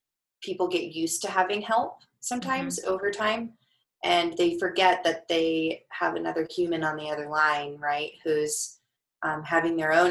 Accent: Denver, Colorado, United States; I mean, I'm from Denver. I'd like to think it's a pretty progressive place.

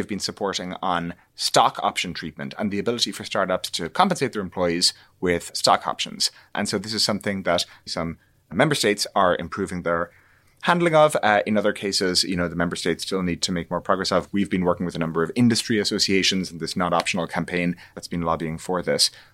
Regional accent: Ireland; I grew up in Ireland. And not only did I grow up in Ireland, I grew up in Ireland during the 1990s.

